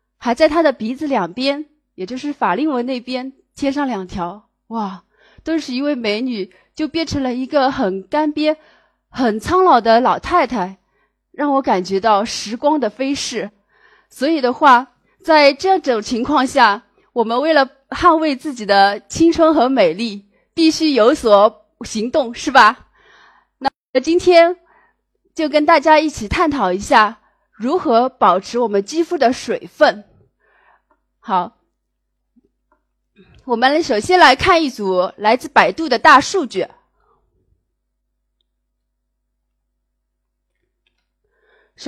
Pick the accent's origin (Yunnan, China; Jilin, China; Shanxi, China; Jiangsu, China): Jiangsu, China; 首先自我介绍一下，我是来自江苏的